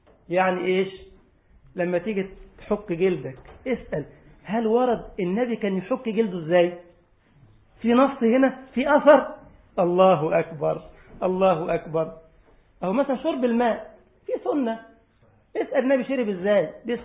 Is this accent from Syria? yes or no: no; Egypt; عندنا في مصر يقول لك سلو بلدنا كده.